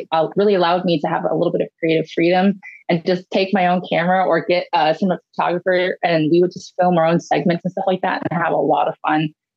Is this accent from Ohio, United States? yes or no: yes; Ohio, United States; wrestle in my home state of Ohio against Britt Baker, which was really cool because my parents were in the audience.